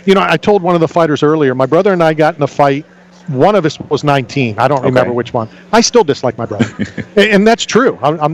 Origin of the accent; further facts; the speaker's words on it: Tampa, Florida, United States; Well, that is bad, but, you know, I'm from Tampa, St. Pete.